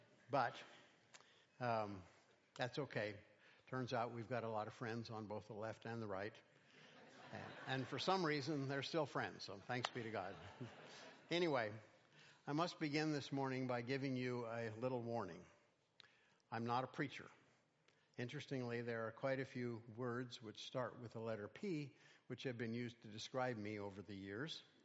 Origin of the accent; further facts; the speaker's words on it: California, United States; the church I grew up in the San Joaquin Valley. It was a traditional church, a Mennonite church, believe it or not